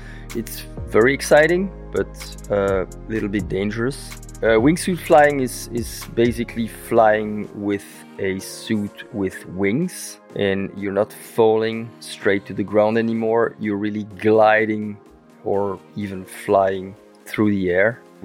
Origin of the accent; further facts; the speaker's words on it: Belgium; and I'm from Belgium.